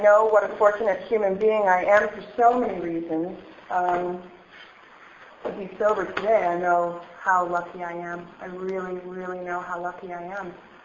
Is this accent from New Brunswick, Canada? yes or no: no; Newfoundland and Labrador, Canada; I was born and raised in Newfoundland. That's where I'm from.